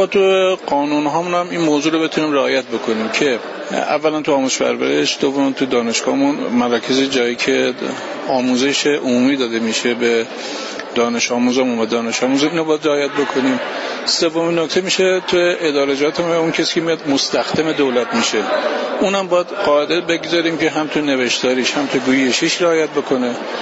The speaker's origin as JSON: {"language": "Persian", "region": "Yazd", "country": "Iran", "said": "حتی ما یزدی ها فقط یه لهجه داریم، یعنی خیلی زبان جداگونه نداریم."}